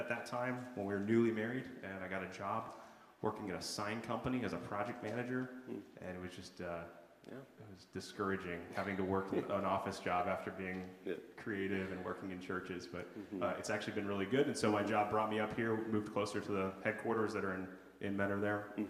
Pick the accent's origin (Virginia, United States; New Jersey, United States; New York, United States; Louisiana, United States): Virginia, United States; Virginia Beach; So I come from Virginia Beach, Virginia. That's kind of where I was raised. I grew up there.